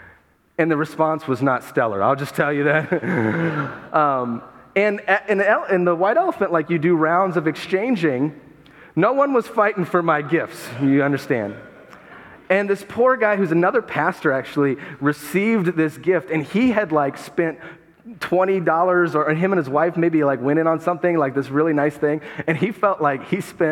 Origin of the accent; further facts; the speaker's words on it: Appalachia, United States; because I am from Appalachia, as you know, and in Appalachia, white elephant gift exchange connotates for us joke and gag gifts, right?